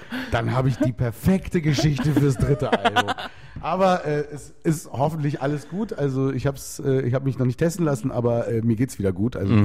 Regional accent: Berlin, Germany; Also ich komme aus Berlin.

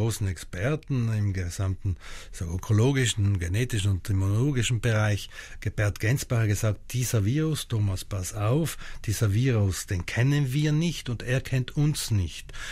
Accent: Trentino-Alto Adige, Italy; Da sind wir Südtiroler wirklich anders.

